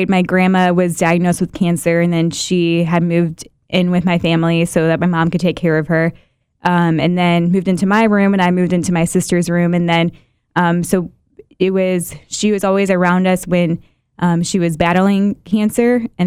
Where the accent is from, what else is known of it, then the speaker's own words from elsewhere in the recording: Illinois, United States; I'm from the Chicagoland area, but we had a Relay for Life there